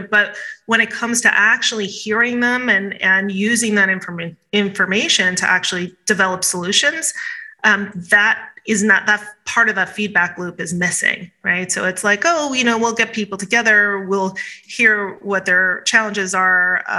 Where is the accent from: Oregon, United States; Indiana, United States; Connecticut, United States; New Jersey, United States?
Oregon, United States; Medford; I see it in my area, so I'm from Medford.